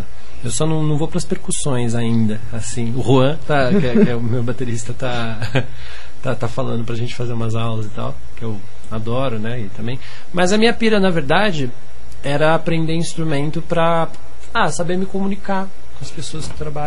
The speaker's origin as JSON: {"language": "Portuguese", "region": "São Paulo", "country": "Brazil", "also_born_or_lived": "Londrina / Maringá", "said": "vim de Maringá. Não sou de lá, né? Originalmente sou de São Paulo, mas vim para o Paraná há pouco menos de 10 anos atrás para me formar na UEL, em Londrina. Terminei formada na UEL e fui para Maringá."}